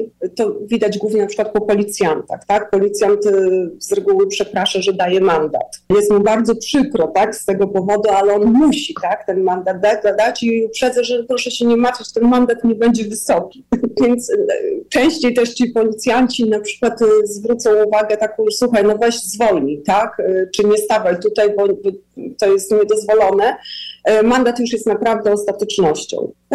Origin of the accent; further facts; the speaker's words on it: Warsaw, Masovian Voivodeship, Poland; moved away; Są momenty, kiedy tęsknię za Polską, za jedzeniem, przede wszystkim za tym pochodzę z Warszawy też, więc za dużym miastem.